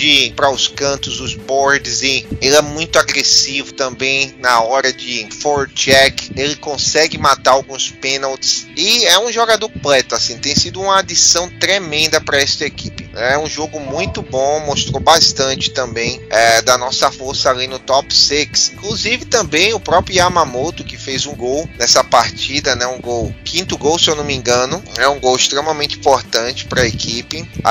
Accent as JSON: {"language": "Portuguese", "region": "Northeast Region", "country": "Brazil", "accent": "Nordeste", "said": "Aqui no Nordeste também a gente tem um sotaque muito forte. Tem algumas palavras que a gente puxa muito, como arretado, menino, né? A gente tem um sotaque bem diferente"}